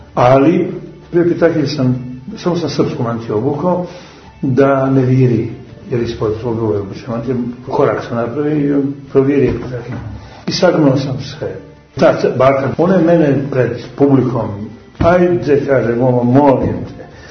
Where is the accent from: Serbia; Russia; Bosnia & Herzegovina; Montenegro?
Montenegro; ja sam klasični Crnogorac